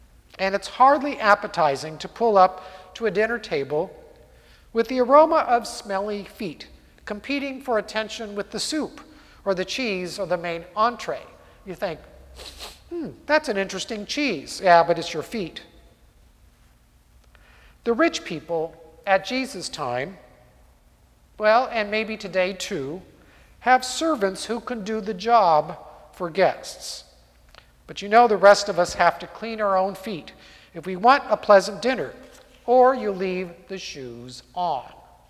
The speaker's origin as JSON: {"language": "English", "town": "Cupertino", "region": "California", "country": "United States", "tie": "born or raised there", "said": "the custom in many homes of my hometown, Cupertino, California, and that city is now 63% Asian American"}